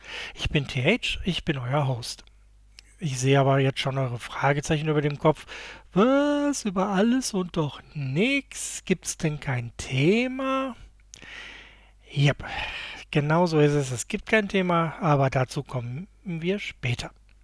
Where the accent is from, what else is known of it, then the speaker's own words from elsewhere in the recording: Essen, North Rhine-Westphalia, Germany; born there; Geboren im Ruhrgebiet in Essen im November 74, also ja, ich bin alt.